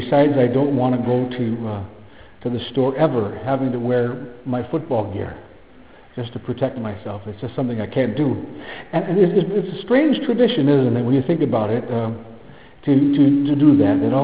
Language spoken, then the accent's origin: English; Wisconsin, United States; In my time, it was having a Green Bay Packer helmet. I grew up in Wisconsin.